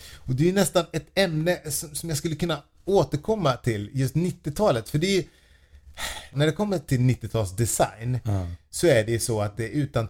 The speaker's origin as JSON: {"language": "Swedish", "town": "Falun", "region": "Dalarna County", "country": "Sweden", "tie": "born or raised there", "said": "när jag var hemma i Falun och hälsade på mamma och pappa."}